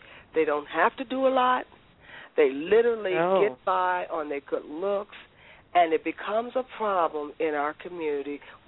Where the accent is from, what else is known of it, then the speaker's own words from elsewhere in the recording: Gary, Indiana, United States; I grew up in Gary, Indiana. I just happened to live in the suburb.